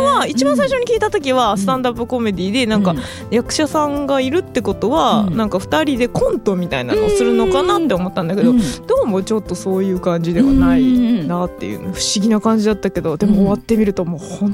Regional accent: Kansai, Japan; 私は関西人としてあのリズムがとっても気持ちよくて、

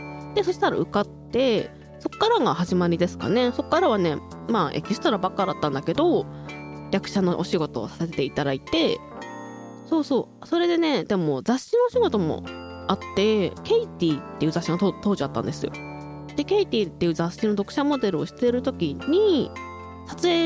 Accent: Mutsu, Aomori, Japan; まず出身地、皆さんもう知ってると思うけど青森県です。青森県むつ市出身です。青森県のむつってどんなとこって、恐山があるところです。三大霊場ですね。

